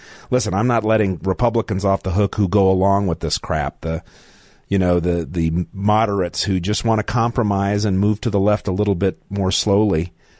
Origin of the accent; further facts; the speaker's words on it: Denver, Colorado, United States; As a kid growing up in Denver by Washington Park